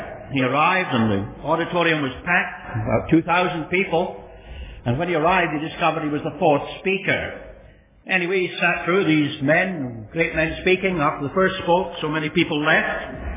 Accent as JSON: {"language": "English", "country": "Ireland", "lives_now": "Australia", "said": "being an Irishman, I appreciate that very much. But one of the things that happened when I came to Australia, I became friendly with an old gentleman."}